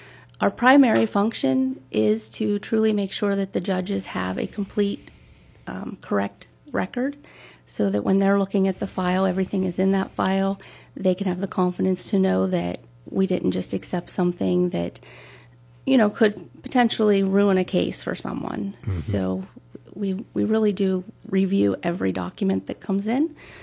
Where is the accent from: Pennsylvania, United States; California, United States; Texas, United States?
Pennsylvania, United States; Well, I am born and raised in Butler County. I've lived here all my life.